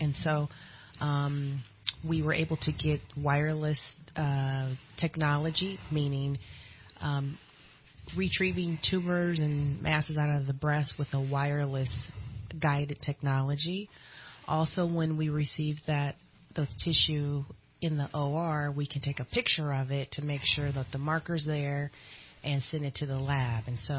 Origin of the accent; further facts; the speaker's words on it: California, United States; Okay. I was born and raised in the Bay Area.